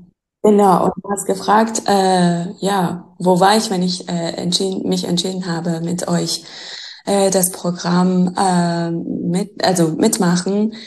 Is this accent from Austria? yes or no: no; Iran; now in Berlin, Germany; ich kam vor 9 Jahren nach Berlin. Ich komme aus dem Iran, wie du auch weißt.